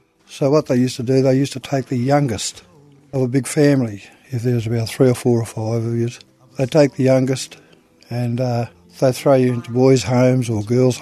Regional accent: Lake Condah Mission, Victoria, Australia; Gunich Mara, and on my mother's side, Bowandidge, Nutanjari, Pijinjada … I'm originally from Lake Conda Mission.

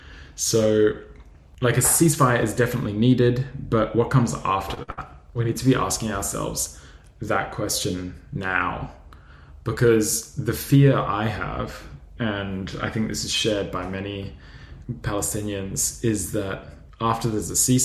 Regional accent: Brisbane, Queensland, Australia; now in Melbourne, Australia; a Palestinian living in exile here on Wurundjeri country of the Eastern Kulin Nation. I grew up mostly on Turrbal and Yagada country in Mianjin.

